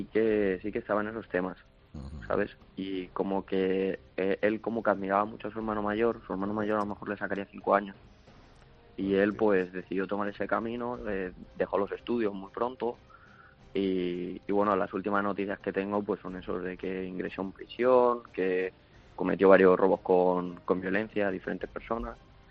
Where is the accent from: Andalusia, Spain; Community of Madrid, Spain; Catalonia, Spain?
Community of Madrid, Spain; Parla; Actualmente tengo 24 años y, bueno, me he criado entre bandas latinas, porque soy de Parla